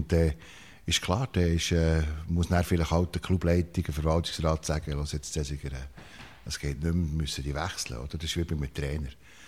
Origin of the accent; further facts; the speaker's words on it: Merzligen, Bern, Switzerland; Ich bin nicht ein Emmentaler übrigens. Ich bin im Seeland aufgewachsen. So in einem Bauerndörfli zwischen Biel und Arberg, in Märzligen.